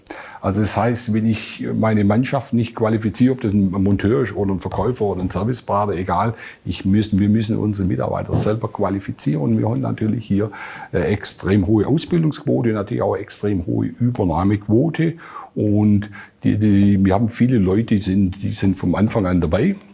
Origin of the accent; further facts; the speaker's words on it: Baden-Württemberg, Germany; ich komme aus dem Großraum Stuttgart